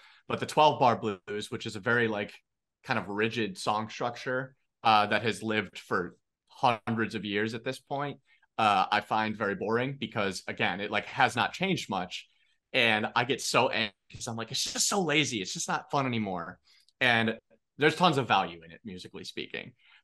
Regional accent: Chicago, Illinois, United States; And as a Chicagoan, I appreciate that part.

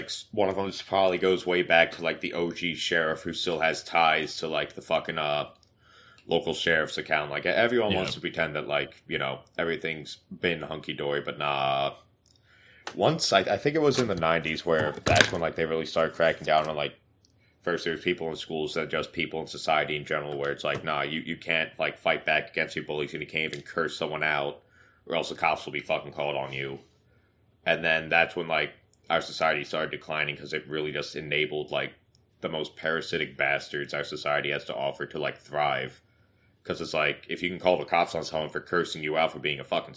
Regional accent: Pennsylvania, United States; Like, my hometown, that was the old stomping grounds of the Johnston Brothers gang, who had the cops in their pocket. Of course, the area is just as corrupt as it was then. It's just that, like, with hard drugs, like, you can report to, like, especially the stateies in my part of Pennsylvan

